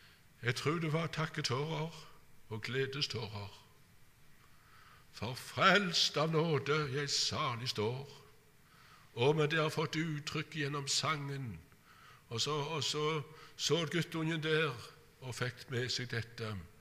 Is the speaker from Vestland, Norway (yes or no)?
no; Randaberg, Rogaland, Norway; jeg vokste opp på Bø på Randaberg, og det er da flatt, helt flatt.